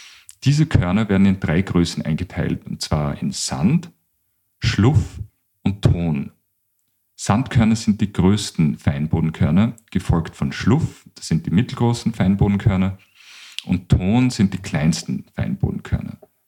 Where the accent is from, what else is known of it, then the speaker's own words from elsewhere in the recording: Krems an der Donau, Lower Austria, Austria; Zum Beispiel bei uns in Krems an der Donau über der Altstadt gibt es 2 Rieden auf einem und demselben Berg.